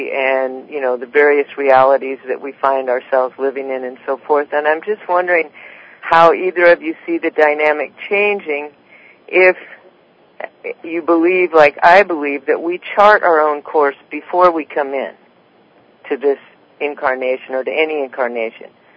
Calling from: Oregon, United States; I'm calling from Oregon.

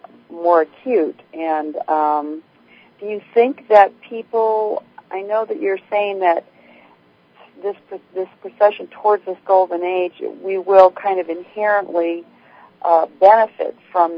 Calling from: North Carolina, United States; I'm calling from North Carolina.

